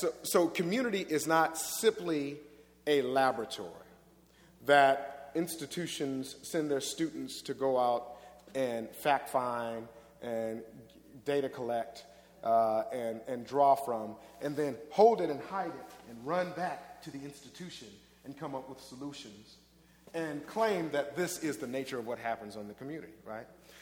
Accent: Los Angeles, California, United States; And I was raised in the Watts section of Los Angeles, California. Everybody I knew went to church.

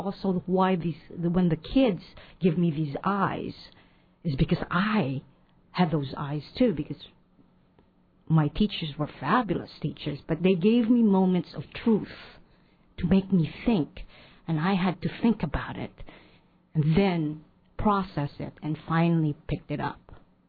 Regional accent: Philippines; English is a second language; moved away; when I came to this country, I did not speak English. So all I heard, I read was energy, and this is how you do things, and that's how I understood. Because English here is very fast. Back at home in the Philippines, it's slow

